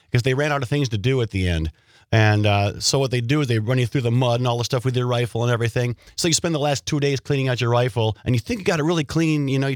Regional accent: Wild Rose, Wisconsin, United States; Where I grew up in Wild Rose, those were the thing, you know.

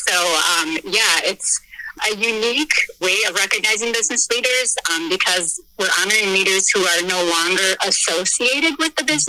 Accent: Wausau, Wisconsin, United States; It's been really interesting to learn about these leaders, and they're quite impressive, especially growing up in Wausau.

